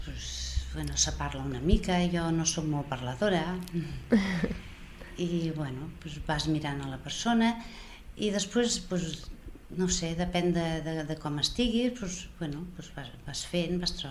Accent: Barcelona, Catalonia, Spain; sóc de Barcelona i conec més gent, més escoles.

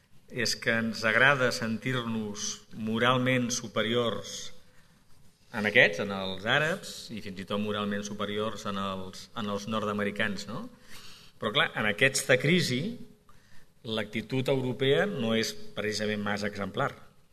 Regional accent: Catalonia, Spain; I a nosaltres, com a catalans, estem més a prop del que s'esdevé a l'altra banda de la Mediterrània

